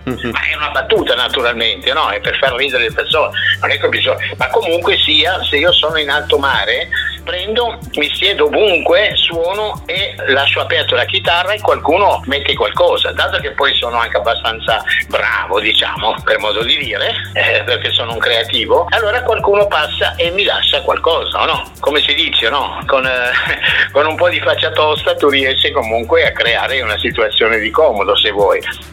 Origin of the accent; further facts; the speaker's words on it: Tunisia; born there; Italian is a second language; io sono nato in Tunisia, una cultura anche francese